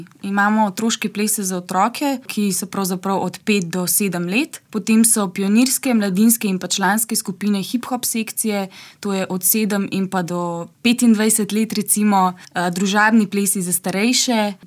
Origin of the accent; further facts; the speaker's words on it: Ljubljana, Central Slovenia, Slovenia; Ja, tako je, prihajam iz Ljubljane